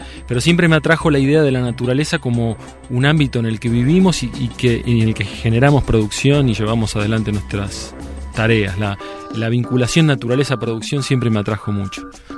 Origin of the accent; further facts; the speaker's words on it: Buenos Aires, Argentina; now in San Luis, Argentina; Me crié en Buenos Aires, en la capital, pero hace 4 años vivo en San Luis, por una decisión más que nada familiar. Con mi esposa nos vinimos a San Luis y nos radicamos acá